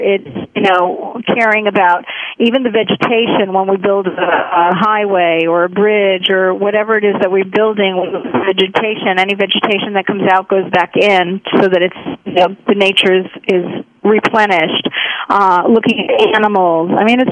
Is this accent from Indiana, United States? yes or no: no; Miami, Florida, United States; also born or lived in New York; now in Israel; Okay, well, I grew up in this country. I was born in New York and raised in Miami. Moved to Israel in 91, and I've been living there since.